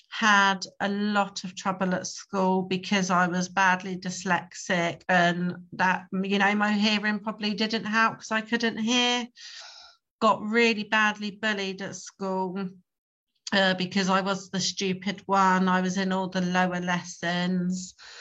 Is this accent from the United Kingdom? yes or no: yes; Gosport, South East England, United Kingdom; So I was born in Gosport. I'm Gosport born and bred, sometimes unfortunately, but yeah, Gosport can be a nice place.